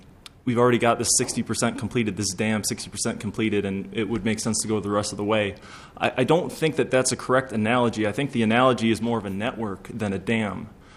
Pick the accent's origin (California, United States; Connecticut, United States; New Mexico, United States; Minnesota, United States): Minnesota, United States; Bloomington; I'm from Bloomington, Minnesota.